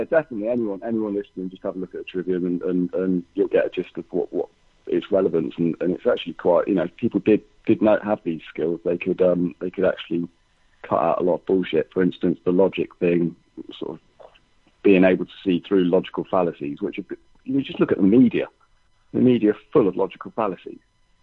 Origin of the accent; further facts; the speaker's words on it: United Kingdom; like for instance, I'm from Britain.